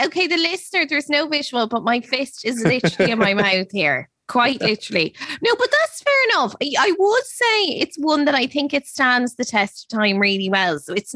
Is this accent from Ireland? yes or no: yes; Ireland; Because let's face it, we're Irish. Nobody needs to hear the good words.